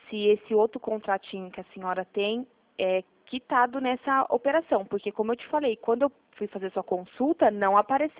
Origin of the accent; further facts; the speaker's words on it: Bragança Paulista, São Paulo, Brazil; sou de Bragança Paulista.